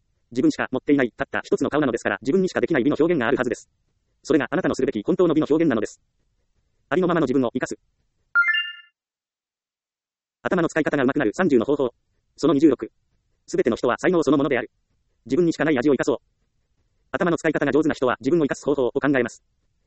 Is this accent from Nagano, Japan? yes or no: no; Ehime, Japan; 私は愛媛県で生まれ、厳しい親元で育ちました。